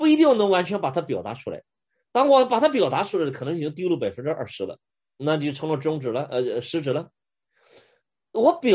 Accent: China; 我们中国人

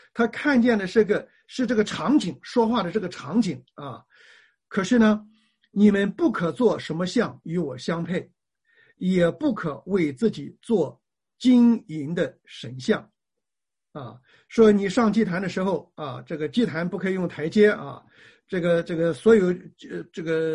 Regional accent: China; 那么在中国古代的时候，我们中国人不拜有形的偶像的啊，所以像我们北京的天坛里边啊

